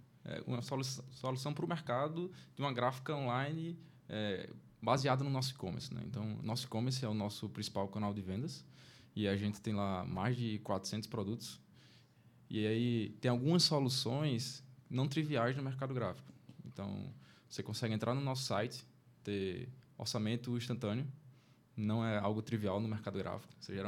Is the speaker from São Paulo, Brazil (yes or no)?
no; Natal, Rio Grande do Norte, Brazil; eu sou aqui de Natal, me formei aqui na UFRN, sou engenheiro de produção também